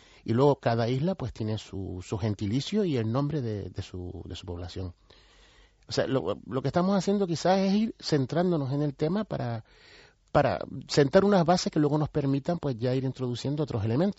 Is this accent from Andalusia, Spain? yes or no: no; Canary Islands, Spain; igual tú y yo somos aborígenes canarios del siglo XXI, del siglo XX, que nacimos.